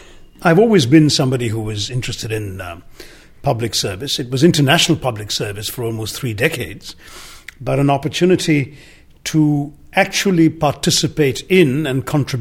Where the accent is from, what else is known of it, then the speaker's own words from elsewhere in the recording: Kerala, India; English is a second language; Malayalam, the language of my home state of Kerala.